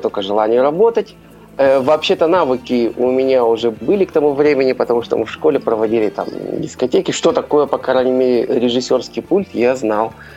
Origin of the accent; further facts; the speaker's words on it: Yakutsk, Sakha Republic, Russia; moved away; Так как я уроженец города Якутска, то значит, я должен быть математиком.